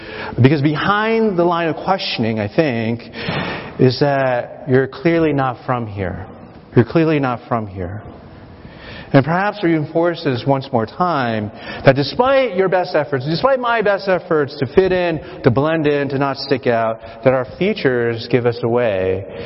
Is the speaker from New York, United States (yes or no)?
no; Lawrence, Kansas, United States; born there; I might say that I was born in Lawrence, Kansas, but sometimes that requires even more explanation. And sometimes I give them what they really want. I was born here, but my parents are from Taiwan.